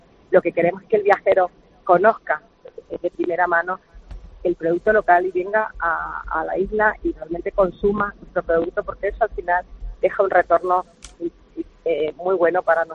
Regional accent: Canary Islands, Spain; como tinerfeños que somos

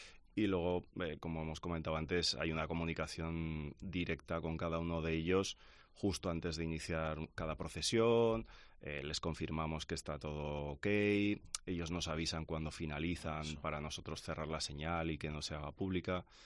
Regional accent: Zaragoza, Aragon, Spain; Al final somos de Zaragoza

